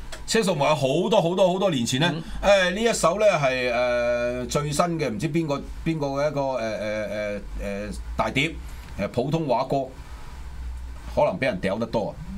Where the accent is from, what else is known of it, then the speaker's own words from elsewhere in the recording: China; 我哋中國人有嘅過往咁多年都係叫早晨、早安、午安、晚安，幾好聽。